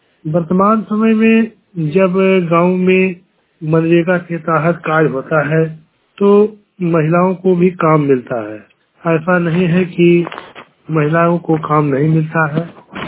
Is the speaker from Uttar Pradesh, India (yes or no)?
yes; Dasauta, Uttar Pradesh, India; मैं बस्ती जिले के ग्राम दसौता पोस्ट बाकुखर विकासखंड सौघाट जनपद बस्ती का निवासी हूँ। मेरी उम्र 43 साल है।